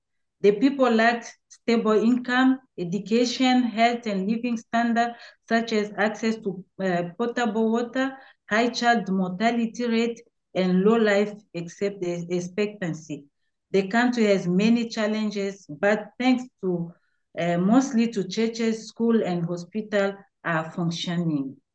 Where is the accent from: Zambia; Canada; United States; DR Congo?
DR Congo; Équateur; I come from the Equatorial region, located in the northern west part of the DRC. The population is estimated at 8 million and is made up of three main ethnic groups, namely the Bangala, where I belong